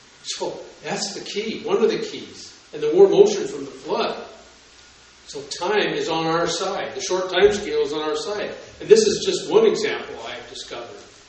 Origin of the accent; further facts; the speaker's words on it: Washington, United States; Since I'm from Washington State, I just couldn't help but to study these things for years